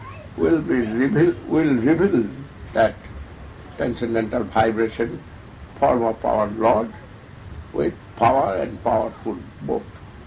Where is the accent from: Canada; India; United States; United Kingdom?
India; English is a second language; moved away; I come out first from India, 1992. And within this period, 10 times I come out from India.